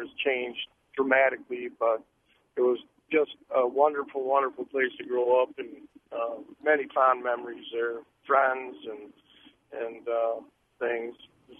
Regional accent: Racine, Wisconsin, United States; I was just saying that I grew up in Racine, Wisconsin, right across the street from Lake Michigan.

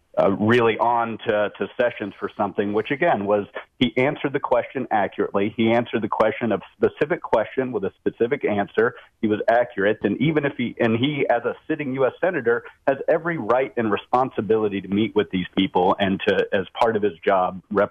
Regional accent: United States; as an American, I don't want that stuff being leaked to the media.

